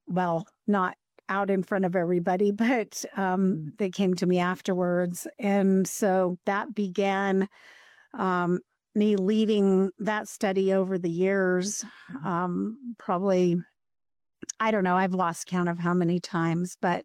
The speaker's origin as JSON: {"language": "English", "country": "Guatemala", "tie": "born or raised there", "said": "I grew up in a Christian home. My parents were missionary Bible translators, and I grew up in Guatemala."}